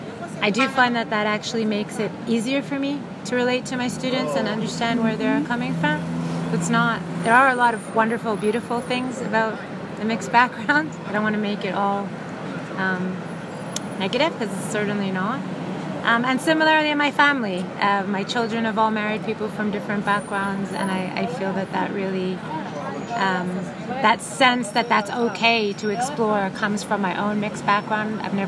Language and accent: English; Ottawa, Ontario, Canada; I grew up in Ottawa, which at the time was a very parochial, conservative, very, we used to call it WASP.